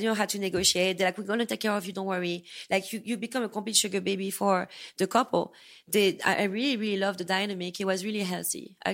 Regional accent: United States; born there; I do have an accent. I was born here. You know, I'm as American as an American. You know, it's just that my accent is a little thick.

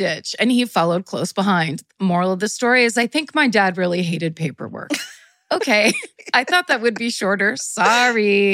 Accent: Manitoba, Canada; I grew up in Northern Canada and my dad was a train engineer. We lived in a very small town in the middle of nowhere, Manitoba.

